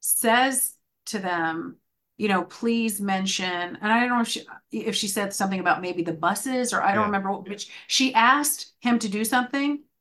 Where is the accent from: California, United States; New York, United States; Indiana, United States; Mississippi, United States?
California, United States; I remember seeing him go speak at the Oakland Coliseum because I grew up in the Bay Area, right?